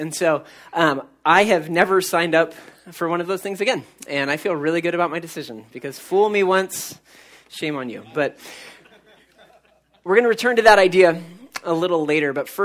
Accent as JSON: {"language": "English", "region": "California", "country": "United States", "tie": "born or raised there", "said": "But I grew up in the Central Valley, not super far from this place called Yosemite."}